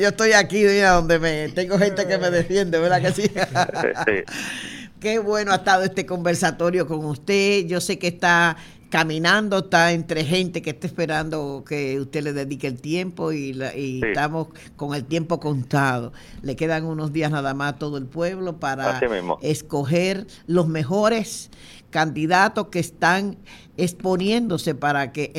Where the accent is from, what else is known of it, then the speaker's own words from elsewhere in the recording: Dominican Republic; now in Puerto Rico; el que vive en Puerto Rico, como yo, que soy dominicana, tengo 45 años viviendo en esta isla preciosa